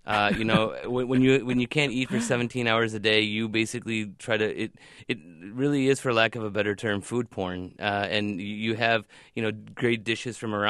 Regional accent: Chicago, Illinois, United States; You know, I remember, you know, growing up in Chicago here and not being able to find any halal restaurants.

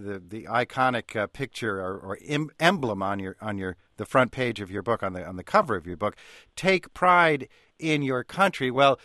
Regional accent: New Jersey, United States; now in Washington, United States; in Washington. But I am from New Jersey, the most densely populated and most paved state in the nation

